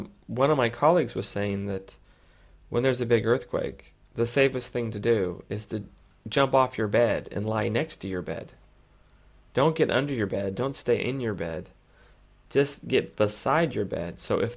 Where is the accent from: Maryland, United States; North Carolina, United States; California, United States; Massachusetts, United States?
California, United States; San Francisco; Yeah, I mean, I'm from San Francisco and we have earthquakes quite often